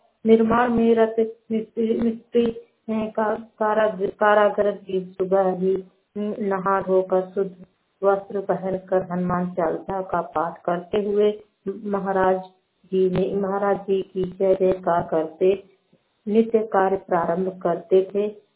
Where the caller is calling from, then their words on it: Bankuria Motipur, Uttar Pradesh, India; मेरे गांव का नाम बंकुरिया मोतीपुर है। मैं जिला संतकबीर नगर से बोल रही हूँ।